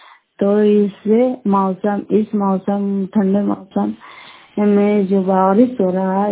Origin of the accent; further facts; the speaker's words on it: Nalanda, Bihar, India; घर फतेहपुर पंचायत मकरौता, जिला नालंदा, करातासुरा ब्लॉक की निवासी हूँ।